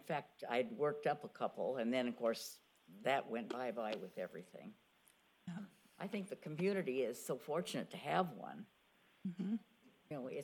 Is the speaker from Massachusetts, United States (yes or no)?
no; Hermiston, Oregon, United States; also born or lived in Portland; I was born in Portland, raised in Hermiston in eastern Oregon, exposed to the radiation and so forth and so on.